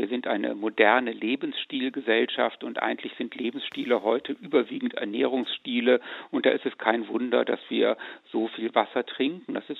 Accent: Rhineland, Germany; Ich stamme aus dem Rheinland, da sind die wunderbaren Quellen in der Eifel

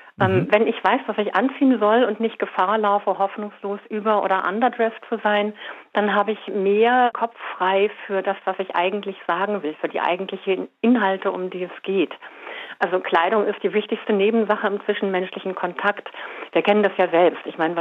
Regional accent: Berlin, Germany; also born or lived in Switzerland; Ich bin ja selber auch in Berlin groß geworden, habe aber auch lange Jahre, 13 Jahre meines Lebens habe ich in der Schweiz gelebt, wo es nochmal ganz anders ist, wo auch die Kommunikation anders ist. Und jetzt bin ich halt im Rhein-Main-Gebiet.

